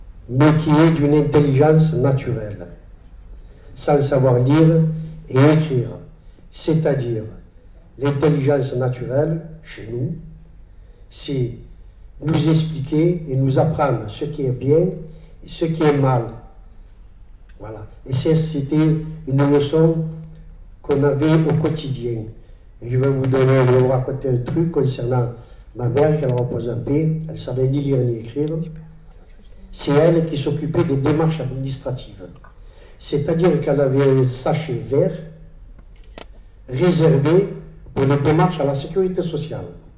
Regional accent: L'Estaque, Provence-Alpes-Côte d'Azur, France; je suis natif de l'Estac. Mon père est venu dans les années, fin d'année 40, et je suis natif de l'Estac.

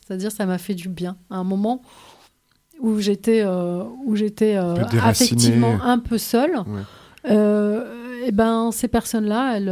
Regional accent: Paris, Île-de-France, France; now in Marseille, France; Et moi, je suis arrivée de Paris à Marseille. Ma famille n'est pas là.

